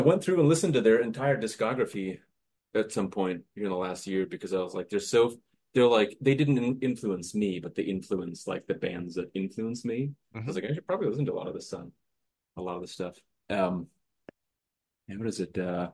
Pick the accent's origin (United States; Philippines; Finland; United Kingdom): Finland; Remember, I'm from Finland.